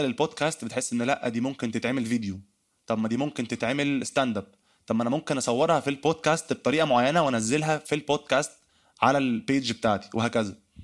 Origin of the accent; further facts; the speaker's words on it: Egypt; accent: Egyptian; سهلوا علينا ان لكنتنا المصريه تبقى مفهومه من كل الشعوب العربيه